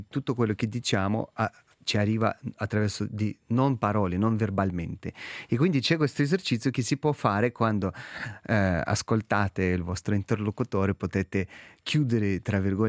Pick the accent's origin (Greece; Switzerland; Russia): Russia; Bryansk, Bryansk Oblast; Italian is a second language; Allora io vengo da Bryansk, che è una regione che incrocia con Bielorussia, Ucraina e Russia.